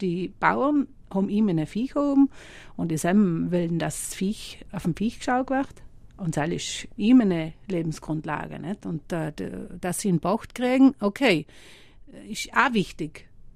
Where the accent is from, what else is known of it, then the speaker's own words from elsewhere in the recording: Lana, Trentino-Alto Adige, Italy; Nein, ich bin in Lana. Aufgewachsen und bin im Sommer frisch mit Oma nach Hafling